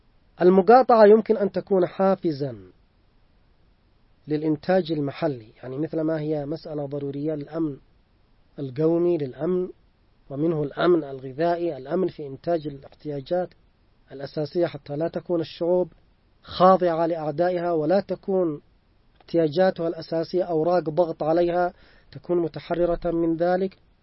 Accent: Yemen; يعني مثلا كم نعاني عندنا في اليمن معاناة شديدة جدا

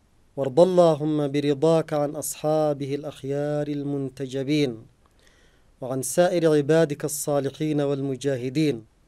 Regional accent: Yemen; وأكبر عرس قد أقيم في بلدنا اليمن على مر التاريخ

